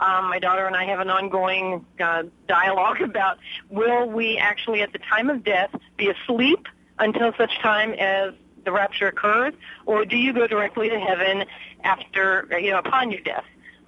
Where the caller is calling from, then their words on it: Florida, United States; I'm calling from Florida.